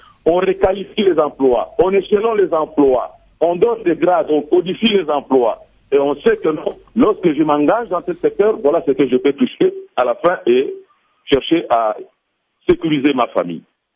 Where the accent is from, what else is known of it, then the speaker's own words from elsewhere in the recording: DR Congo; Nous sommes des Congolais. Ce pays nous appartient.